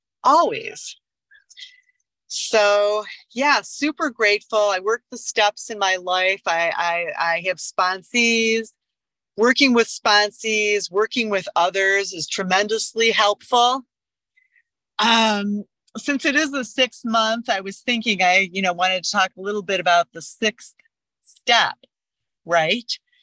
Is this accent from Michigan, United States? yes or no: yes; Detroit, Michigan, United States; I'm from Detroit and so excited to go and see my family, et cetera, et cetera, et cetera, celebrate the wedding.